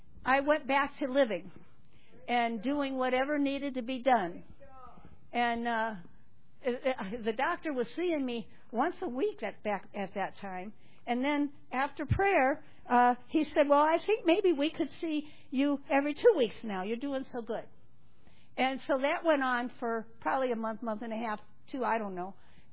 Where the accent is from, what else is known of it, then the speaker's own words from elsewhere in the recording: United States; you know what, as an American, I shake in my boots looking around.